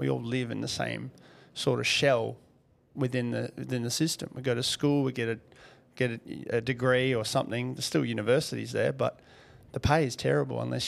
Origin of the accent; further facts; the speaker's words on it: Russia; Like I come from Russia. We come from nothing.